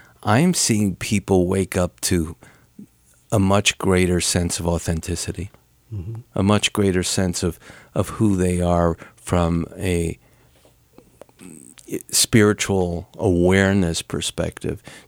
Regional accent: Elizabeth, New Jersey, United States; also born or lived in Newark; I'm an only child, and I was born in New Jersey, in Newark, and I grew up in an apartment in Elizabeth, which is a fairly rough town.

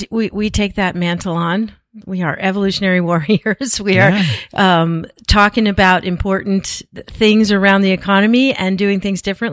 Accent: Houston, Texas, United States; Well, I grew up in Houston, and that was a long time ago.

